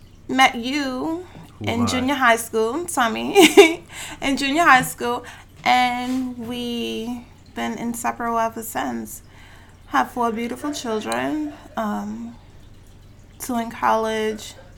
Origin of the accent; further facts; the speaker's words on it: New York City, New York, United States; Grew up in Harlem, Schaumburg, Complex.